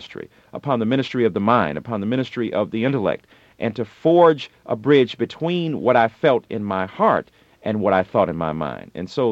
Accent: Detroit, Michigan, United States; I grew up in Detroit during the 60s and 70s when Motown was reigning

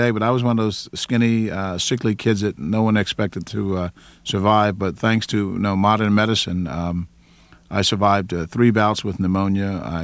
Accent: Philadelphia, Pennsylvania, United States; I grew up in West Philadelphia, out near 56 and Girard Avenue, 56 and Hafford Avenue.

